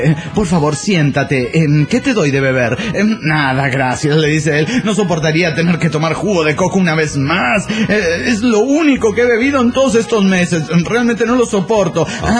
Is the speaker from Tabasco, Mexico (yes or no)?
no; Guadalajara, Jalisco, Mexico; de Guadalajara, Jalisco, México.